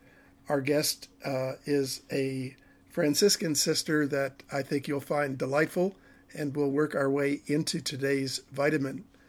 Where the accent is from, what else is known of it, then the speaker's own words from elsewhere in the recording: Detroit, Michigan, United States; And I was from Detroit and I was a Catholic.